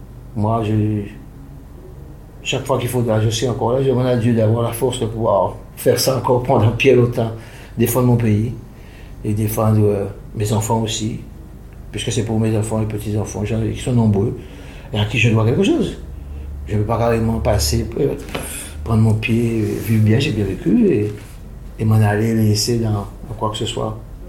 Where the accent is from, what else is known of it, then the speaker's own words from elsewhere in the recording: Guadeloupe, France; Je dis que ça m'a rendu très fier de Guadeloupe. Je suis de Guadeloupe.